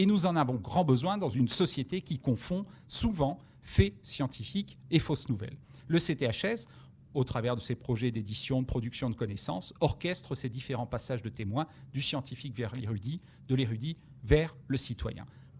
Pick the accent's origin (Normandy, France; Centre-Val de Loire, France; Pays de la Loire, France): Centre-Val de Loire, France; Moi, je viens du Vendômois, je suis historien de formation